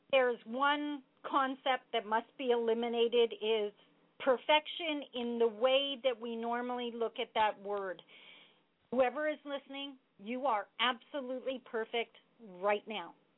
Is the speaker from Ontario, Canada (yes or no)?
yes; Ontario, Canada; I am from Northern Ontario, so I can relate to the challenges up here.